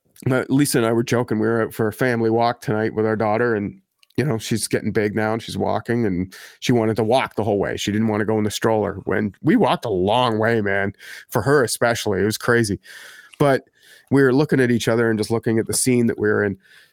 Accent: Ottawa, Ontario, Canada; Well, I grew up here, man. Mm-hmm. I grew up here in Ottawa.

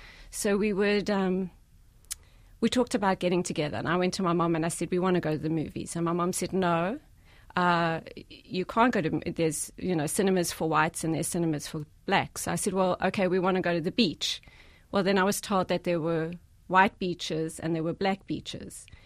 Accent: Johannesburg, Gauteng, South Africa; now in United States; I was born to a middle-class family, and we lived in the suburbs of a big city. We lived in Johannesburg.

